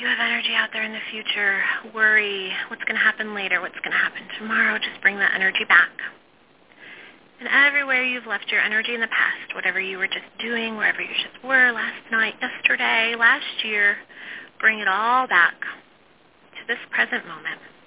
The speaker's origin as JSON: {"language": "English", "region": "Ohio", "country": "United States", "tie": "born there", "said": "So I was born in Ohio, and my parents separated when I was 2 years old. And my mom raised me after that on her own."}